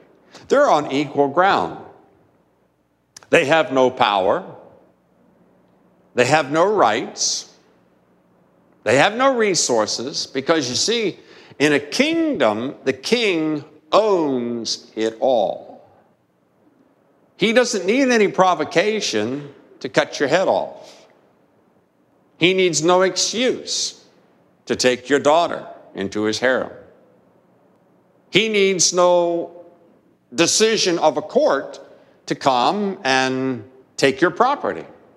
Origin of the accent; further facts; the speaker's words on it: Martinsburg, West Virginia, United States; Growing up in Martinsburg, West Virginia, I had the opportunity to fish a time or two in a large, you wouldn't even call it a lake here, you'd call it a pond